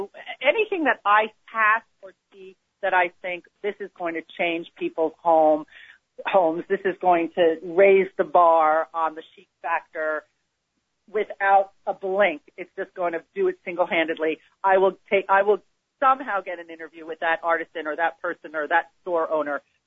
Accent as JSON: {"language": "English", "town": "Greenwich", "region": "Connecticut", "country": "United States", "tie": "born or raised there", "said": "I have never not been in the house where I grew up in Greenwich, Connecticut on Christmas Day."}